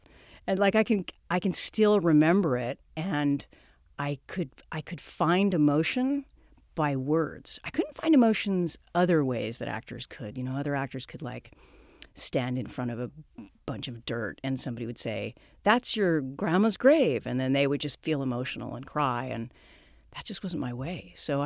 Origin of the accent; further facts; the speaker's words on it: Los Angeles, California, United States; I grew up in Los Angeles, and I'm the last of four children.